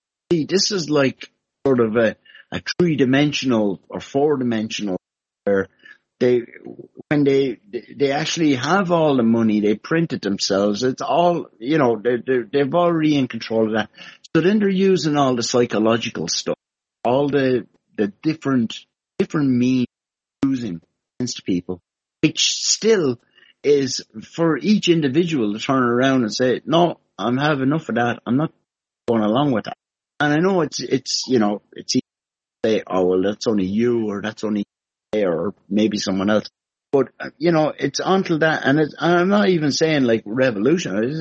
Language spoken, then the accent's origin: English; Ireland; because I'm Irish